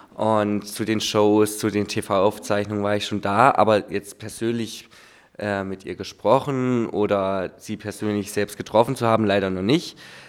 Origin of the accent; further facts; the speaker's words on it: Etterwinden, Thuringia, Germany; Ja, ich komme aus Etterwinden. Das ist nicht weit von hier. 10 Minuten circa, wenn man gut durchkommt, Richtung Bad Salzung. Ja, über die hohe Sonne weg.